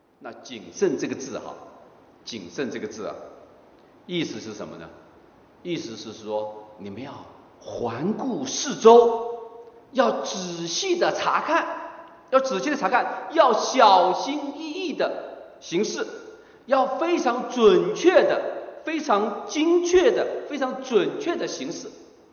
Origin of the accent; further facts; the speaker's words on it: Hubei, China; 我是农村长大，我是在湖北农村长大的。在中国的农村长大的